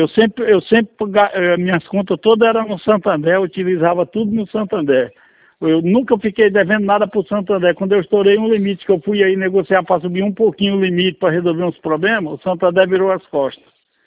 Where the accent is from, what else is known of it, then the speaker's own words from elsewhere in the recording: Rio Branco, Acre, Brazil; Eu sou aqui de Rio Branco, Acre.